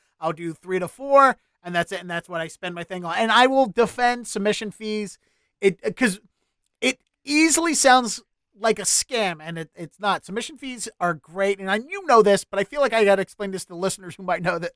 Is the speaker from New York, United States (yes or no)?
no; Dundalk, Maryland, United States; also born or lived in Baltimore; I'm from Baltimore. But the reason I live in Dundalk and the reason my neighborhood exists is because the next town over was Bethlehem Steel.